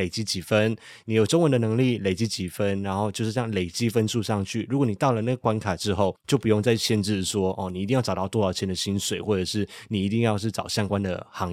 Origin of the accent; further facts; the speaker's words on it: Malaysia; moved away as an adult; now in Taiwan; 我是一位来自马来西亚的外籍人士，在台�湾当了外劳，当了11年左右。